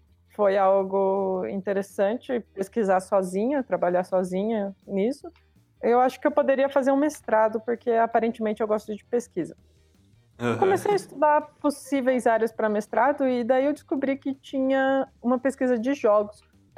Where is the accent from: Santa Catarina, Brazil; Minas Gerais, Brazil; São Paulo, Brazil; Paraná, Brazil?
Paraná, Brazil; Maringá; moved away as an adult; Eu sou originalmente de Maringá, né?